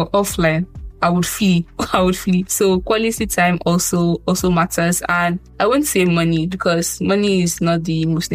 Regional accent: Nigeria; As a Nigerian from the trenches, cannot relate to bath.

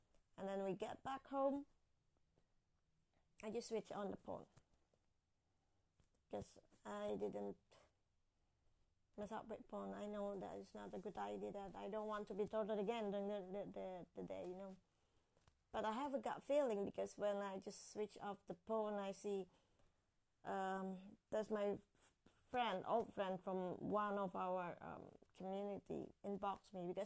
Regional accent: East Java, Indonesia; I have to go back there in East Java, in my hometown.

